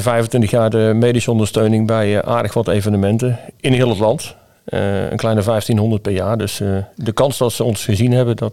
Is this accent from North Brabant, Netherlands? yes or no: yes; 's-Hertogenbosch, North Brabant, Netherlands; Geboren in getogen Bossenaar. Geboren in Zetterenbosch. In het oude ziekenhuis, toen nog midden in het centrum, wat er niet meer is. In een klein gezin.